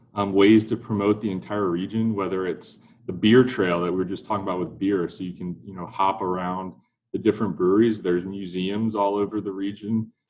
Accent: Richmond, Virginia, United States; my hometown of Richmond, Virginia

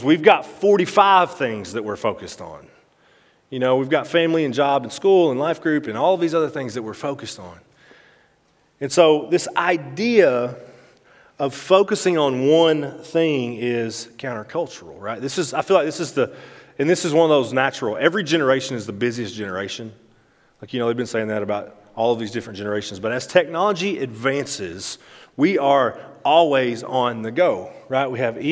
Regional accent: Arkansas, United States; very clear that I am from Arkansas. I am from the South.

